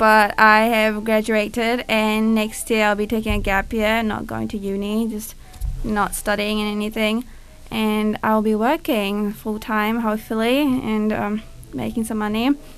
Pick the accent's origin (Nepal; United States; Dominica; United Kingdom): Nepal; now in Nelson, New Zealand; I am from Nepal and I came here in like 2013. Yeah, a long time ago. It's like year five. So, yeah, it's like 9 years, nearly 10 years.